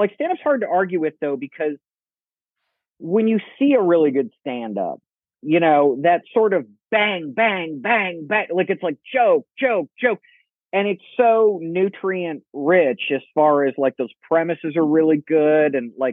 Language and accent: English; Akron, Ohio, United States; I was in my senior year of high school, and I lived in Akron. I grew up in Akron, and one day, I was in my high school.